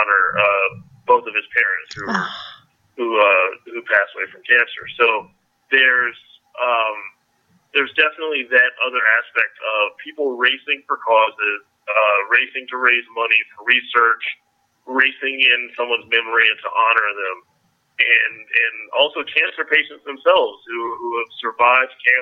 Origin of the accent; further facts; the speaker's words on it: Richmond, Virginia, United States; So the closest one to me, I'm from Richmond, Virginia.